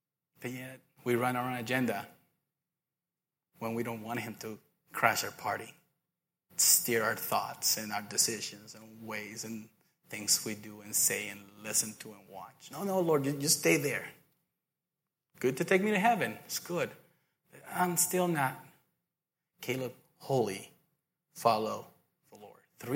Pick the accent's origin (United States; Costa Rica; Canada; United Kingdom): Costa Rica; English is a second language; moved away; When I moved here from Costa Rica, that's where I'm from, if you haven't noticed my British accent, that was a joke.